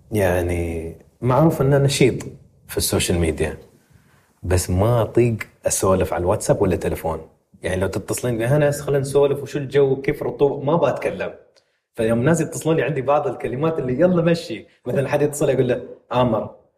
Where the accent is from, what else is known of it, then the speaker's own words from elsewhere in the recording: United Arab Emirates; وحتى عندنا في الامارات ما في كراسي في بعض الاجتماعات